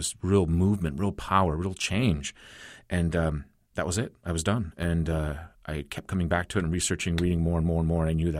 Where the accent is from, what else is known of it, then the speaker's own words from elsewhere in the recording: Fresno, California, United States; also born or lived in Los Angeles; it's about L.A., where I was originally born. And then I'm flipping through, and there's this article in Fresno Poets. This is about 95-ish. And I was just so stunned. I wasn't into poetry, but, like, here is my hometown now, Fresno